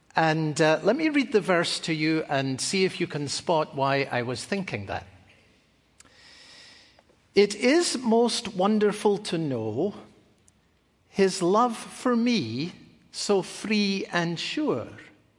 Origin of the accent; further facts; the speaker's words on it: Scotland, United Kingdom; In the church that I grew up in Scotland